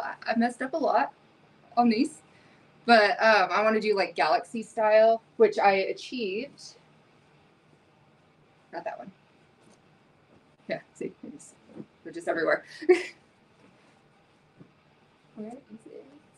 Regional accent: Colorado, United States; So we're from Colorado. So when we drive home, we actually passed it

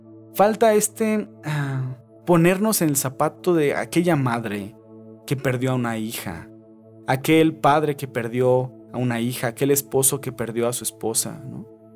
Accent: Mexico; Lamentablemente en mi país, en México, cada vez es, de verdad es desagradable

